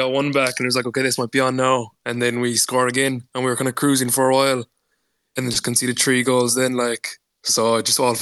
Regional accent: Munster, Ireland; I'm from Kerry now

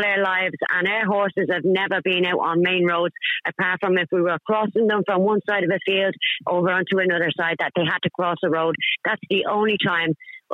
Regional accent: Dublin, Leinster, Ireland; now in Newcastle upon Tyne, United Kingdom; I'm from Dublin and I've lived over here for 9 years.

